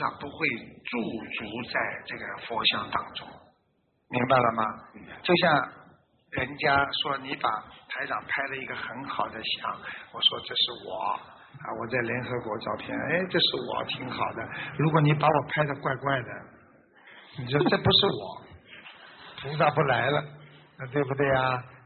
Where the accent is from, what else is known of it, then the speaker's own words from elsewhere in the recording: Fujian, China; 我搞不清楚，我是福建人啊